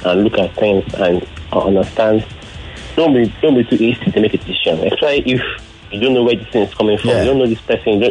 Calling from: Ikorodu, Lagos, Nigeria; I'm calling from Ikorodu.

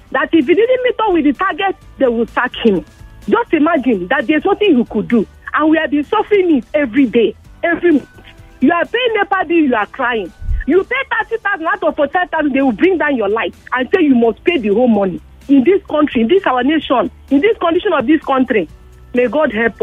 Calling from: Iba, Lagos, Nigeria; I'm calling from Iba.

